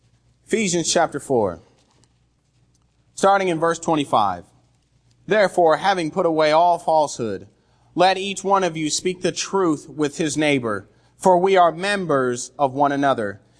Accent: England, United Kingdom; Of course, so I'm an English guy, all right?

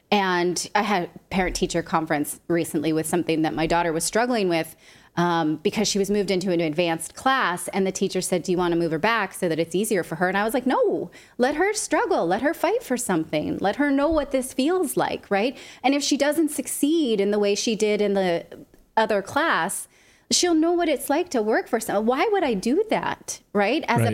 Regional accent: California, United States; Growing up in California, there was this lore about Chico State

